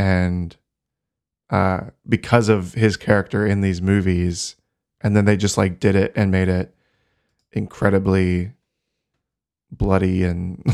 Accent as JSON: {"language": "English", "country": "United States", "said": "but I'm from America, so I'm gonna call it Machete."}